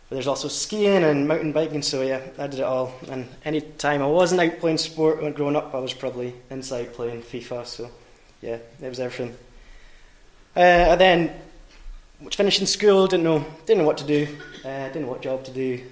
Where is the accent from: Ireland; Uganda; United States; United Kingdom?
United Kingdom; Fort William, Scotland; I grew up in Fort William, which is known as the outdoor capital of the UK.